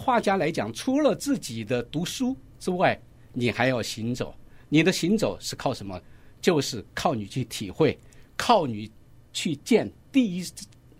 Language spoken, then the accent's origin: Chinese; Chengdu, Sichuan, China; 那是我们四川人、成都人。